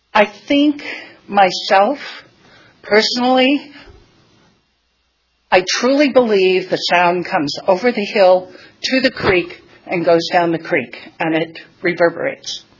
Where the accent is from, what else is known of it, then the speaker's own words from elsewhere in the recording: California, United States; I came from the Bay Area and I've been through far too many earthquakes.